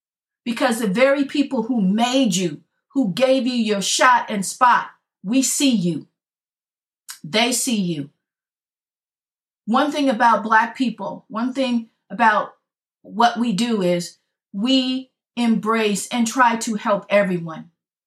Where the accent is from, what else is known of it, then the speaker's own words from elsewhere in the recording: Pacoima, California, United States; I grew up, I'm from Pacoima.